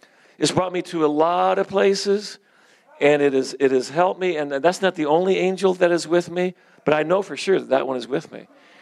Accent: Canada; I never had a gun. I'm Canadian, you know.

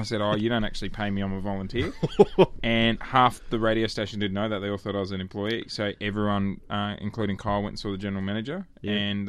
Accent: Brisbane, Queensland, Australia; now in New Zealand; And then the last 8 years, been doing Breakfast in Brisbane, my hometown.

